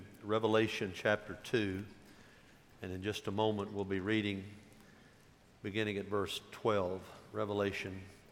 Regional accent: Dyersburg, Tennessee, United States; When I was a boy, growing up in Dyersburg

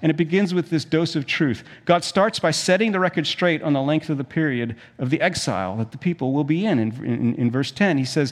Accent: South Africa; When I was a kid, we grew up in South Africa

